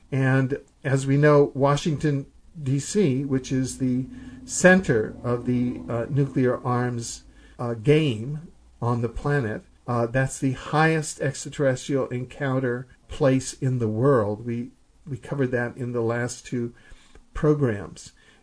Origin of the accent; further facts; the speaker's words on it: Cuba; And since I grew up there in Cuba and traveled widely in Latin America, I know that Rockefeller is known as the most evil of the permanent war economy